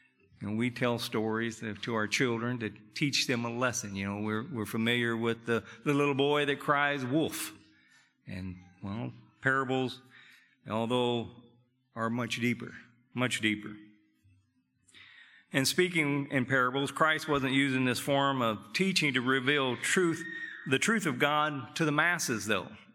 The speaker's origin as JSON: {"language": "English", "region": "Arkansas", "country": "United States", "tie": "born or raised there", "said": "but I never ate biscuits with mustard growing up in Arkansas."}